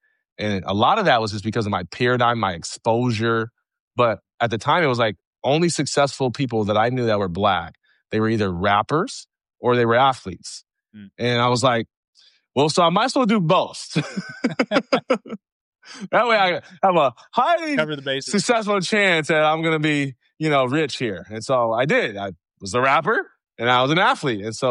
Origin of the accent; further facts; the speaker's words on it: Jackson, Michigan, United States; I'm originally from Jackson, Michigan.